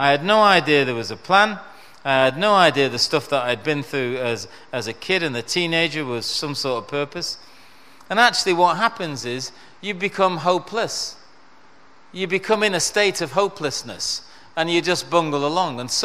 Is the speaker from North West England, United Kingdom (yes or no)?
yes; Salford, North West England, United Kingdom; born there; I was born in Salford, in Manchester.